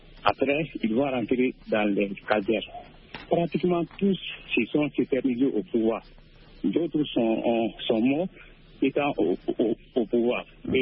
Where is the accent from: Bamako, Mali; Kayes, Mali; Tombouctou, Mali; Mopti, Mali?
Bamako, Mali; Je suis de Bamako et précisément de Ségouéni-Koro. Et vous avez le bonsoir de tous les habitants de Ségouéni-Koro ici à Bamako.